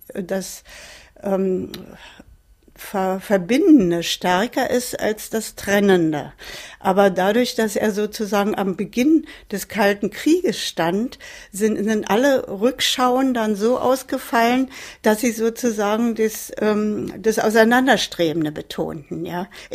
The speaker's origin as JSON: {"language": "German", "region": "Berlin", "country": "Germany", "said": "Ja, und dann sind wir eben eine Berliner Familie, ein Teil wohnte in Westberlin dann und wir wohnten hier."}